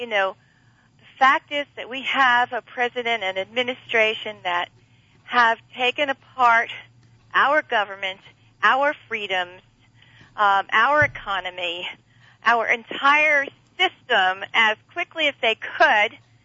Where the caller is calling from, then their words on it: Santa Cruz, California, United States; I'm from Santa Cruz.